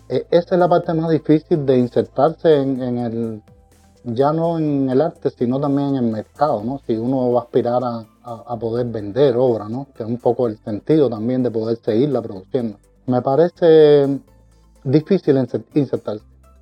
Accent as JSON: {"language": "Spanish", "country": "Cuba", "said": "soy un artista cubano, graduado de la Escuela Nacional de Artes de Cuba, en la ciudad de La Habana."}